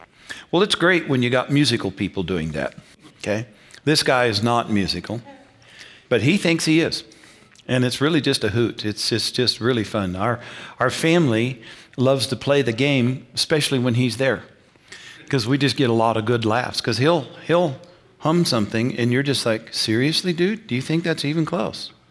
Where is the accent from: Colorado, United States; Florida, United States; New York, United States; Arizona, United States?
Colorado, United States; Burlington; when I go home to my hometown in Burlington, Colorado